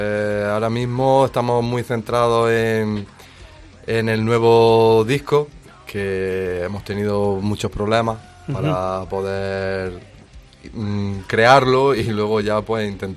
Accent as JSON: {"language": "Spanish", "region": "Andalusia", "country": "Spain", "lives_now": "Jaén, Spain", "said": "Y yo no soy de aquí de Jaén, yo soy de un pueblo, de Llanuar Arzobispo. Uh-huh. Del pueblo de Atrás Mentiras. Y bueno, cuando me vine aquí a estudiar y demás"}